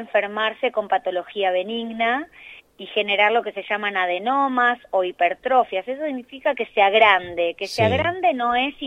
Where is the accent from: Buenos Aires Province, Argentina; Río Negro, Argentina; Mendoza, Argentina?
Buenos Aires Province, Argentina; Tapalqué; ¿de dónde sos? De Tapalqué.